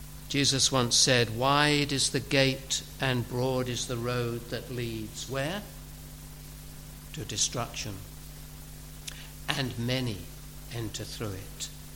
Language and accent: English; England, United Kingdom; born there; But I was born in England. I was.